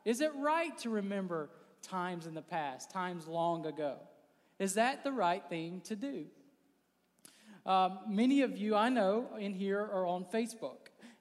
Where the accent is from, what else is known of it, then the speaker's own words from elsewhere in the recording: the South, United States; And I grew up in the South, so I can't really relate to a white Christmas.